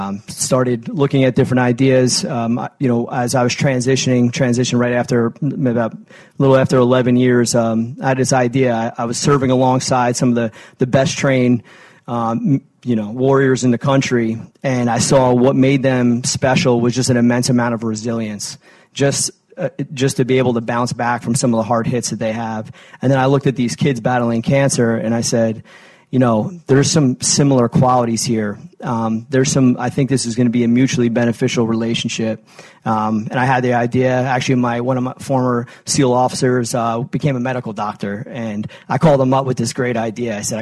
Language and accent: English; New Jersey, United States; But I grew up in New Jersey, and I went to the U.S. Merchant Marine Academy, and I got my commission from there.